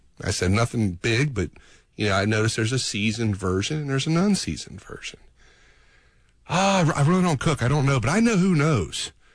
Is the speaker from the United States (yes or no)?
yes; Alabama, United States; And by the way, I'm from Alabama. That is the truth.